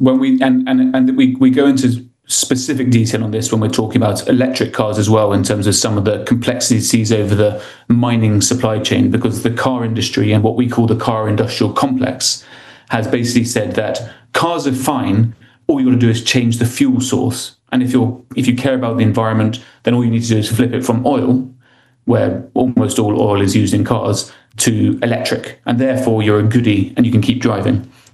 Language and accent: English; Ireland; I mean, I'm Irish. I don't sound it, I know, but I am a proud Irish passport holder.